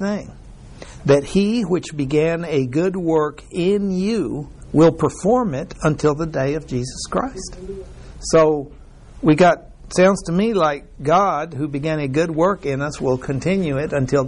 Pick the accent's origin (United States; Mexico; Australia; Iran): Mexico; I was raised in Mexico, and at least there are tall Mexican people, but at least in the majority of them, at least in this area I was raised in, were short